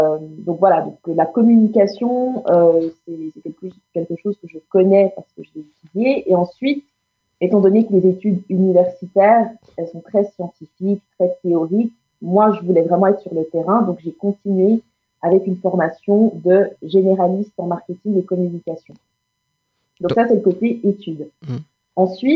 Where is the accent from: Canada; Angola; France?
Angola; je suis angolaise d'origine, mais je viens du nord, des Bas-Congo, en fait. Mes parents ont vécu aussi au Congo